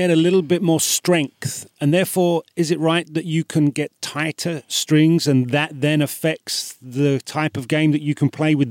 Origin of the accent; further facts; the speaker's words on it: United Kingdom; Aluminium, yes. Don't forget I'm British, Ron.